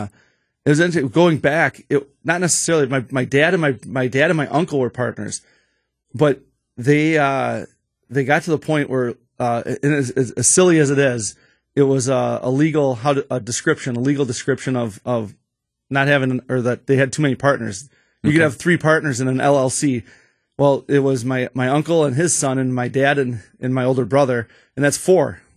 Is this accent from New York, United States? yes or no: no; Oconomowoc, Wisconsin, United States; now in Waukesha, United States; We're born and raised in Oconomowoc, Western Waukesha County. He lives in Delafield now. I live in Waukesha. But we're very much Wisconsin.